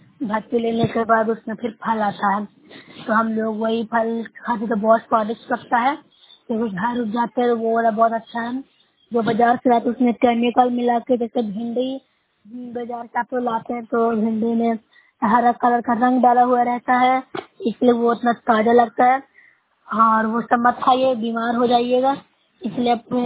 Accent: Bihar, India

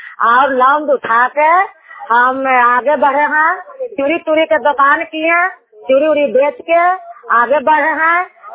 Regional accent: Navadiya, Bihar, India; मैं नवदिया के रहने वाली हूँ।

